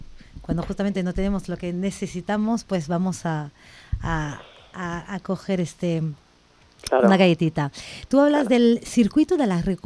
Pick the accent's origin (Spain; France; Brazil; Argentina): France; Spanish is a second language; tú sabes que yo soy francesa, y entonces en Francia la cerveza no es tanto como